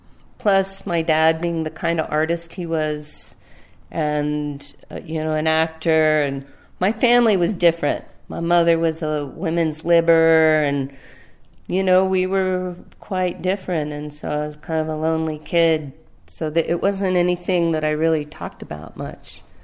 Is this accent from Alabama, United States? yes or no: no; El Paso, Texas, United States; I mean, I grew up in El Paso, Texas, on the border. You could see the Rio Grande River from our front porch.